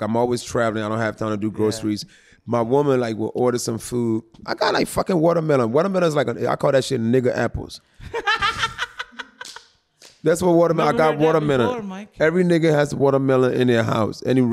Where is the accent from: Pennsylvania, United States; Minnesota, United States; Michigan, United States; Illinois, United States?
Pennsylvania, United States; Philadelphia; So I was raised in Philadelphia. Camden is just across the bridge.